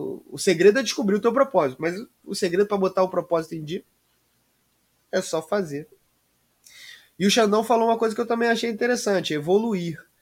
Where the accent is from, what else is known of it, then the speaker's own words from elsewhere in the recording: São Leopoldo, Rio Grande do Sul, Brazil; Sou aqui de São Leopoldo